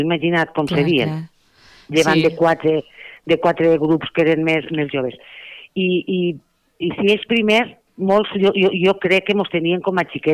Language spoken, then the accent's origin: Catalan; Vila-real, Valencian Community, Spain; no visc ací a Villarreal i per a mi Villarreal és el meu poble, és el meu poble.